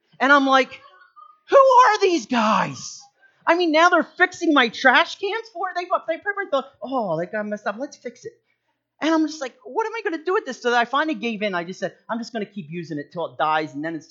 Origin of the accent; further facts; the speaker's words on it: Haddon Heights, New Jersey, United States; Growing up, we grew up right here in Haddon Heights, right on Kings Highway